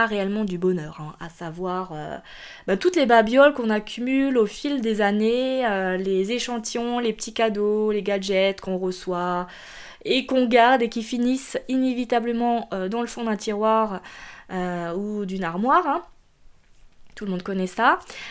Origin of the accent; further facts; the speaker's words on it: Grand Est, France; en tout cas chez nous en Alsace, mais je sais pas s'il y avait ça dans votre région